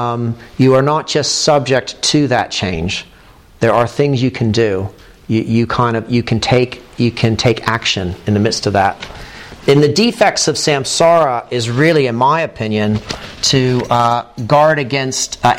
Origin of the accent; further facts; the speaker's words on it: Ohio, United States; I mean, I grew up in America, in Ohio, so it was pretty easy to have that realization.